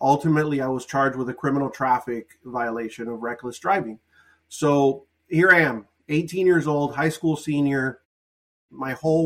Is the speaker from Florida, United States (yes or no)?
yes; Miami, Florida, United States; born there; I was born in Miami, first generation American, Cuban immigrant family.